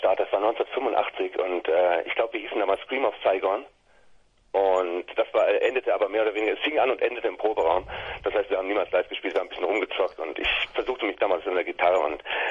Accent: Aachen, North Rhine-Westphalia, Germany; Wir kommen aus Aachen

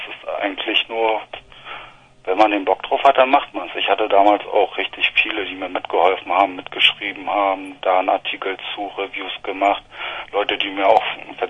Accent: Mecklenburg-Vorpommern, Germany; Ich bin richtig groß geworden im Grenzstreifen, also auf Ostseite.

